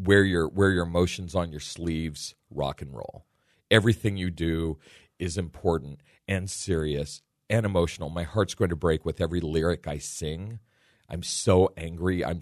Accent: West Coast, United States; also born or lived in Texas; Oh, I'm from the West Coast originally. So, and then I've lived half my life in Texas.

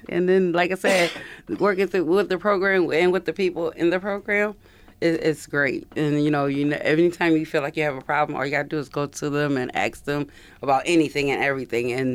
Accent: Rochester, United States; I grew up right here in Rochester.

